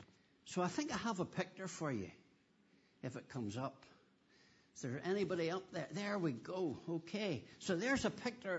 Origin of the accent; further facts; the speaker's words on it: Kilkeel, Northern Ireland, United Kingdom; But they knew I came from the Kilkeel area, so they said, you come and teach the children about fishing.